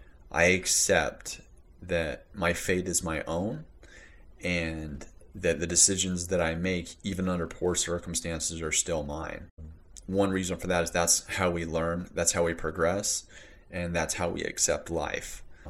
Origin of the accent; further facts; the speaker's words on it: Pacific Northwest, United States; also born or lived in Southwest United States; I was raised in the Pacific Northwest and the Southwest of the United States. I experienced both rural and urban living environments.